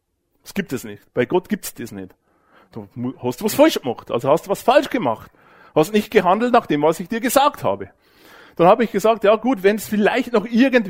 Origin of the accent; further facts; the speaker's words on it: Bavaria, Germany; Bei uns im Bayerischen Wald, da gibt's so einen schönen Reim, der heißt Zweifel ist vom Teufel.